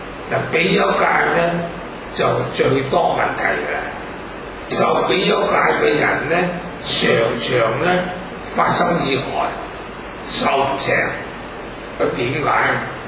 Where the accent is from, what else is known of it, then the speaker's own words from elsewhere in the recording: China; 係啊，即係我哋中國人做嗰啲事咧，係好有意思啊